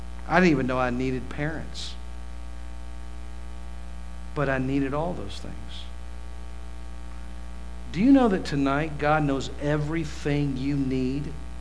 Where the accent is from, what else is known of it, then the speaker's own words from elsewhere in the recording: West Virginia, United States; My plan was that I was going to reach my community in my hometown where I grew up in West Virginia.